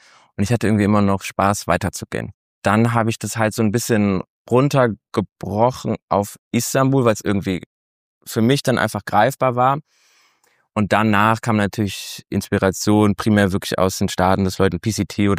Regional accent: Cologne, North Rhine-Westphalia, Germany; Und ich komme aus Köln. Also solange ich am Rhein war, war es wie Heimat

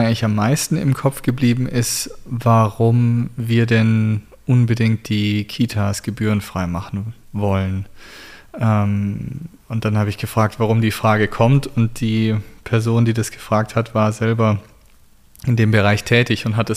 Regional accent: Herrenberg, Baden-Württemberg, Germany; also born or lived in Stuttgart; also ich bin geboren in Stuttgart und bin dann in Herrenberg aufgewachsen. Das ist so eine halbe Stunde ungefähr von Stuttgart weg.

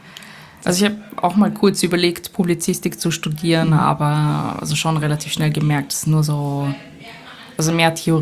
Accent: Vienna, Austria; now in Berlin, Germany; Bin 26 und wie man vielleicht gerade hört oder vielleicht noch raushören wird, bin ich aus Wien, aus Österreich. Ja, und seit ein paar Monaten hier in Berlin.

